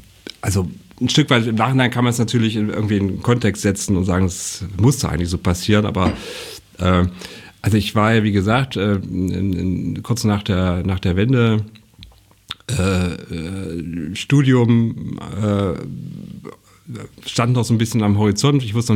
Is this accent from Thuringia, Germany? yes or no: yes; Mühlhausen, Thuringia, Germany; born there; ich bin ja gebürtiger Mühlhäuser. Pflaumus ist vielleicht bekannt, ne? Wer kennt es nicht? Und in dieser Kleinstadt, so 40.000, 45.000 Einwohner, industriell geprägt in der DDR